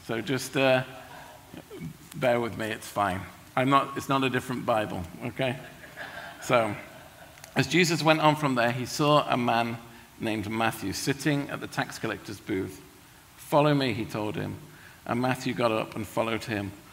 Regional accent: United Kingdom; I'm British, so I need to start with some apologies.

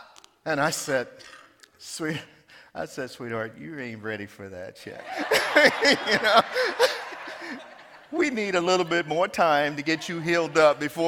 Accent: the South, United States; I grew up in the South.

